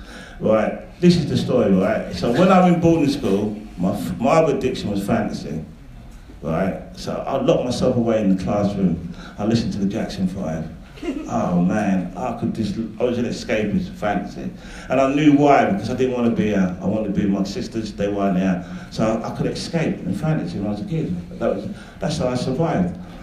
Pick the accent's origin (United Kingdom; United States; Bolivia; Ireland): United Kingdom; Brixton, London; I was about 14, 15, and, you know, I grew up in Brixton on the front line